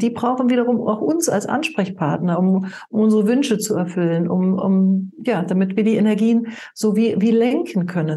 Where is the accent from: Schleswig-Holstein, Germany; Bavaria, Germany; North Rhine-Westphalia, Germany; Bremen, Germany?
North Rhine-Westphalia, Germany; Ich komme ja aus Nordrhein-Westfalen, da bin ich gebürtig.